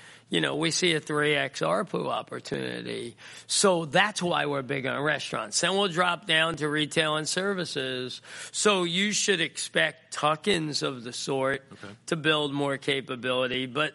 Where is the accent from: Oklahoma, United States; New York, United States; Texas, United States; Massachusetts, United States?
New York, United States; everybody knows I'm a New Yorker, maybe.